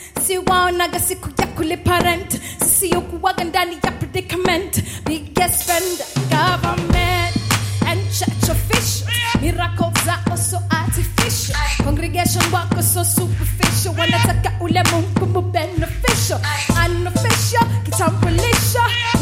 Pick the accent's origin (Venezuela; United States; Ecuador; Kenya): Kenya; Nairobi; I come from Nairobi, that's the capital city of Kenya.